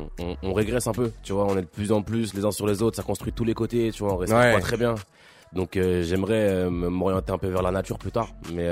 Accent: Bobigny, Île-de-France, France; C'est un petit quartier pavillonnaire et pépère, tu vois, entre les cités. J'ai grandi là-bas.

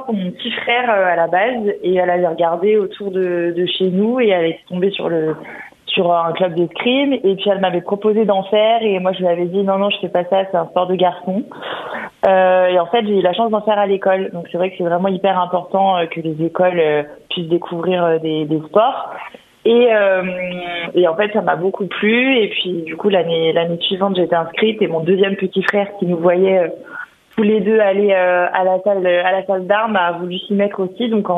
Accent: Lyon, Auvergne-Rhône-Alpes, France; Moi, je suis lyonnaise et en fait, donc j'étais licenciée sur Lyon jusqu'en 2016

